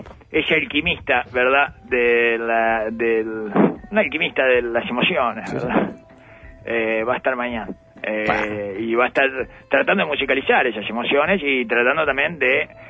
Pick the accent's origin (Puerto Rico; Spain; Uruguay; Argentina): Uruguay; Soy un chimentero uruguayo.